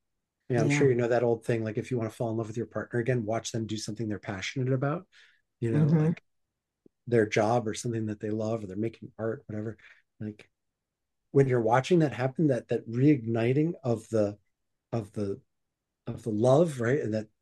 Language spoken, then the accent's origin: English; New Jersey, United States; also born or lived in New York City, United States; you know, growing up in New Jersey and New York City and going to New York City all the time